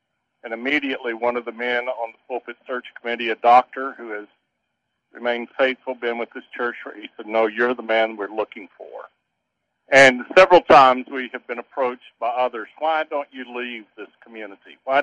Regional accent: the South, United States; now, I am originally from the South. I know there's been a lot of racism

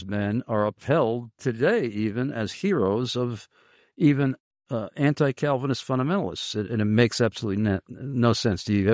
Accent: New York, United States; now in Carlisle, United States; I'm living in Pennsylvania. I'm from New York, but I'm living in Carlisle, Pennsylvania.

